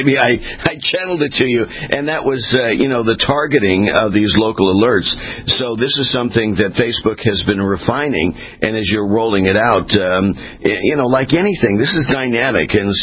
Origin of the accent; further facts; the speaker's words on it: California, United States; now in Florida, United States; for me, I grew up in California, so we dealt with earthquakes a little bit different there compared to now. I'm on the East Coast in Florida